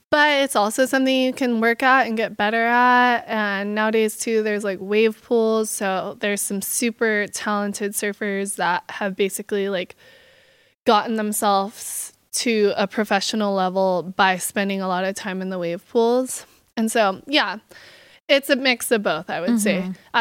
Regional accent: Kauai, Hawaii, United States; So I was born and raised in Kauai, Hawaii, and both my parents surfed

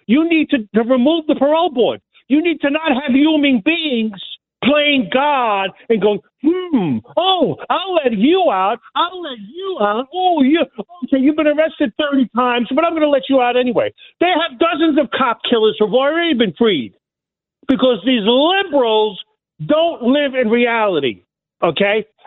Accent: New York City, New York, United States; now in North Carolina, United States; I'm from Brooklyn, New York. I got out of that mess.

